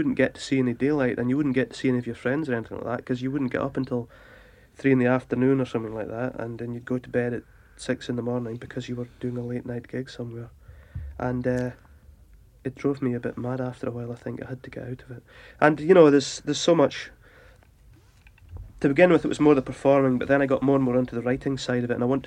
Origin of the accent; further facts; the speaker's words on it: Scotland, United Kingdom; When I was growing up in Scotland, you know, country music was the big thing where I was living, in the rural parts